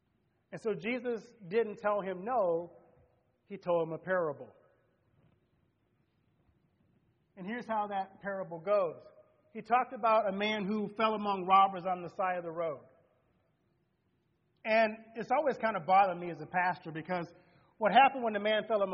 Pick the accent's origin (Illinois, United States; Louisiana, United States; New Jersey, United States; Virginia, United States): Louisiana, United States; When I was growing up, I grew up in the Deep South. And I went to an all-white Lutheran school when I was in my early 70s in Louisiana.